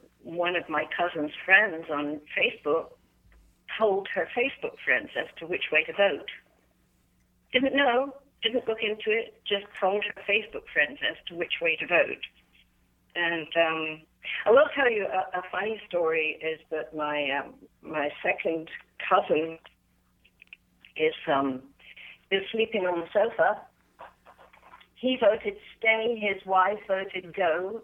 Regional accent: Plymouth, South West England, United Kingdom; born there; even though I was born in Plymouth, my mother's from Northern Ireland, and my folks now live in Northern Ireland.

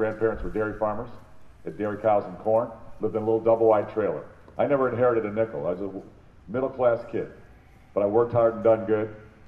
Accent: Illinois, United States; born there; I was born here in Illinois. I raised 6 kids here in Illinois. I built businesses here in Illinois, and I love it.

